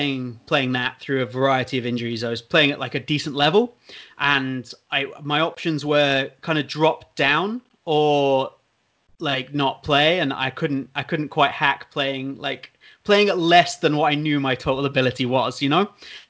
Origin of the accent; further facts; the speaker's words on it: Yorkshire and the Humber, United Kingdom; moved away as an adult; now in Copenhagen, Denmark; I grew up in Yorkshire. I was there till I was like 18. Then I moved off to university.